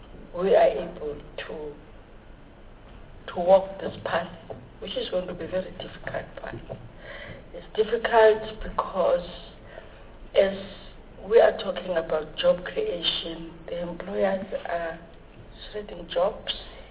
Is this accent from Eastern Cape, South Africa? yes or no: yes; Port Elizabeth, Eastern Cape, South Africa; I'm from the Eastern Cape, PE, and I'll never be apologetic about that.